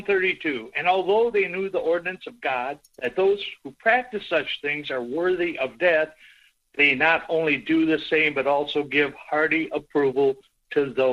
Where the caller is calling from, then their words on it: Minnesota, United States; I'm from People's Republic of Minnesota.